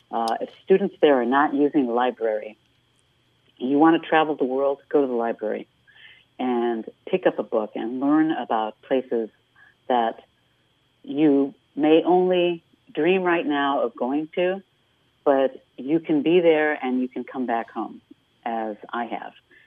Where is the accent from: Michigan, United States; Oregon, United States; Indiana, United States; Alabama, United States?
Indiana, United States; Hammond; it's one of the things I'm very passionate about my hometown of Hammond, Indiana.